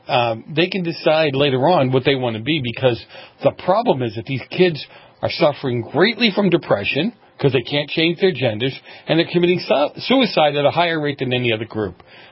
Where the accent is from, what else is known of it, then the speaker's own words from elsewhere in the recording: Boston, Massachusetts, United States; Well, I grew up in Boston, so it's just kind of like whatever.